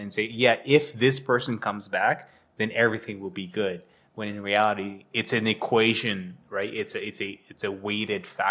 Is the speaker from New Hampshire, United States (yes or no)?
no; New Jersey, United States; I'm a New York Jets fan. I grew up in Jersey.